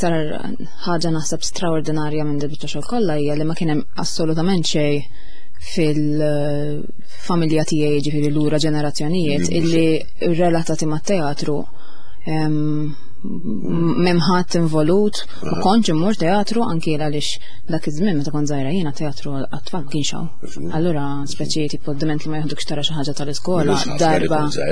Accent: Żebbuġ, Southern Region, Malta; Jiena biex jiena b'Zabuġa allura aħna aktar u iktar speċjalment fis-sajf ngħixu barra

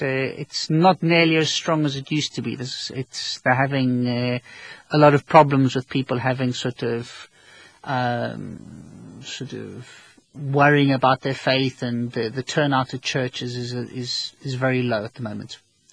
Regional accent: England, United Kingdom; Have to be. I'm English.

